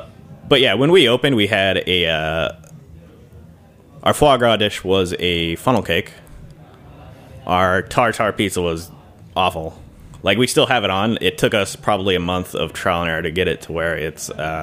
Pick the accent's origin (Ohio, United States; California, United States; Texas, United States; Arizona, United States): California, United States; I'm from California